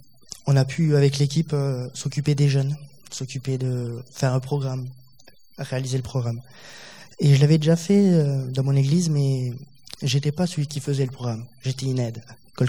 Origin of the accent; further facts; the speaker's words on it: Toulouse, Occitanie, France; je suis de Toulouse